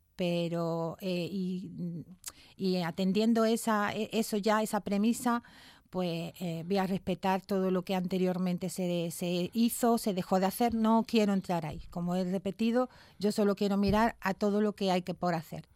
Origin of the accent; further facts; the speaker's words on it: Puerto Real, Andalusia, Spain; Soy de Puerto Real, nacida allí.